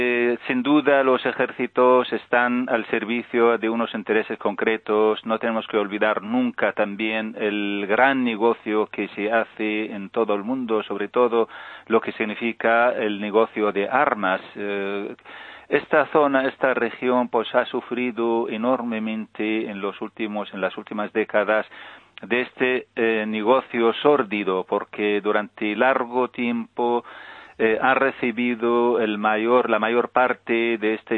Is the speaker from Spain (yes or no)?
no; Iraq; El caso de mi país de origen, Irak.